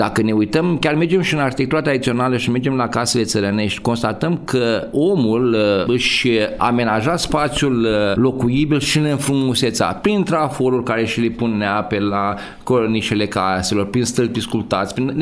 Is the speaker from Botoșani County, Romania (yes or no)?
yes; Botoșani, Botoșani County, Romania; Botoșaniul este orașul meu natal. E orașul în care am crescut, în care am bătut toate pietrele, toate drumurile.